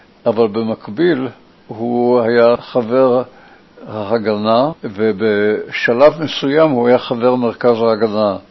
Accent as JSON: {"language": "Hebrew", "town": "Tel Aviv", "region": "Tel Aviv District", "country": "Israel", "tie": "born or raised there", "said": "כל המשפחה הזו חזרה ארצה ב-1919 לתל אביב, ואני נולדתי פה בבית שהיה שייך לסבא שלי."}